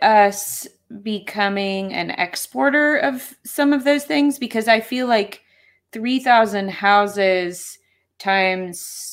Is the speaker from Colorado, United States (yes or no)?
yes; Denver, Colorado, United States; I grew up in Denver, Colorado, and it's become in the last 10 years like so much different of a place than when I lived there